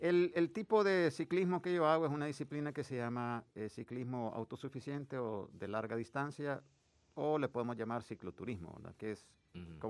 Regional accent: El Salvador; Yo soy de aquí, de El Salvador, le dije.

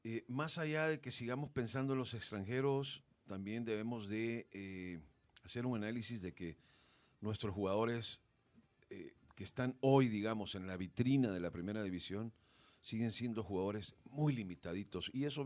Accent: El Salvador; aunque nos duela como salvadoreños

